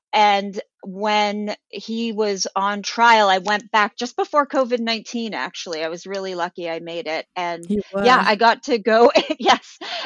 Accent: Toronto, Ontario, Canada; I grew up in Toronto, Canada

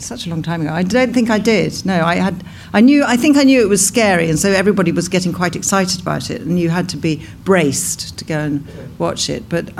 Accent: South West England, United Kingdom; born there; I was born in Cornwall, yeah.

